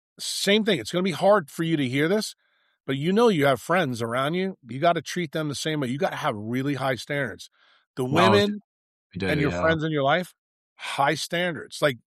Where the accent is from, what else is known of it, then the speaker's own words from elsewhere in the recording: New York City, New York, United States; I said, if I listen to you two, I'm going to wind up as a poor kid growing up in New York City.